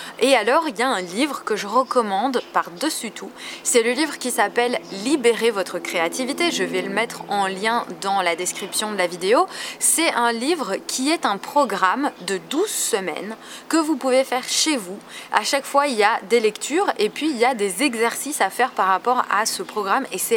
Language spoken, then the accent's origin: French; France; accent: French; un petit peu comme moi ici, j'ai un accent français